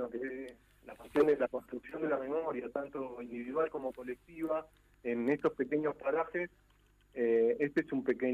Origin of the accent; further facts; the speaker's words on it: La Plata, Buenos Aires Province, Argentina; porque nosotros somos platenses y lo conocemos medio de los libros o de alguna cosa